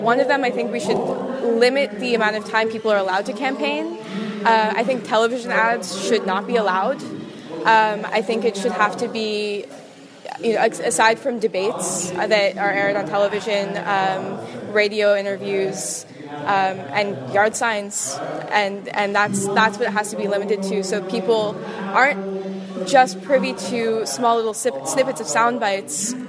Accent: Boulder, Colorado, United States; I'm from Boulder, Colorado, and I go to Goucher College.

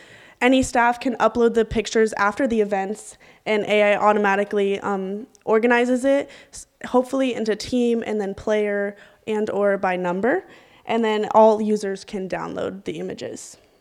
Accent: Denver, Colorado, United States; athlete on the women's soccer team here at Dominican, and I'm also from Denver, Colorado.

